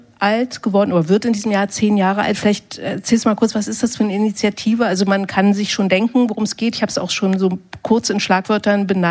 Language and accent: German; East Germany, Germany; Ich komme aus der DDR